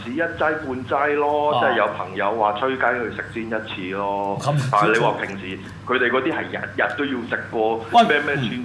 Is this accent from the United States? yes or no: no; Hong Kong; 我哋香港人翻去做嘢冇著數嘅喎